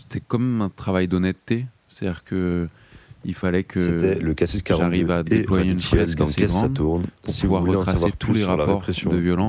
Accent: Île-de-France, France; qui se passe dans le 77 en Seine-et-Marne, là d'où je viens à la base

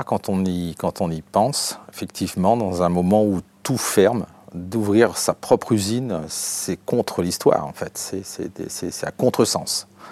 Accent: Concarneau, Brittany, France; born there; moi je suis né à Concarneau

